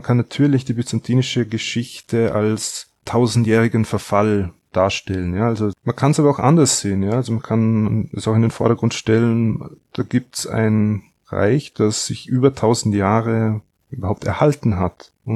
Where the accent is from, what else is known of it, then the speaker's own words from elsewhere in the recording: Austria; Ich komme aus Österreich. Ich habe an der Universität Wien studiert